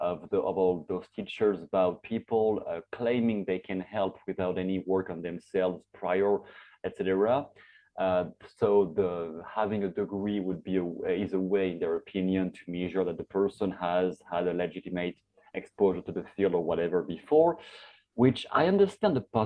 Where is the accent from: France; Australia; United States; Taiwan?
France; English is a second language; I come from France, and France is highly conservative anyway, no matter what the topic is.